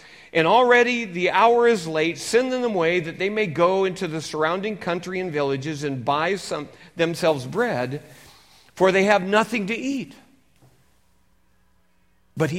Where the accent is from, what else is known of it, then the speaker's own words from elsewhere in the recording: Seattle, Washington, United States; I was raised in Seattle